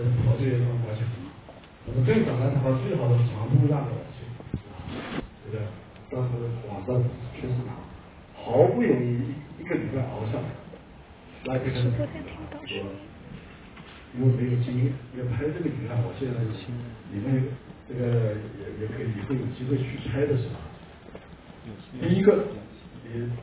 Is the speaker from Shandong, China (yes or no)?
no; Shanghai, China; 我作为上海人怎么知道吗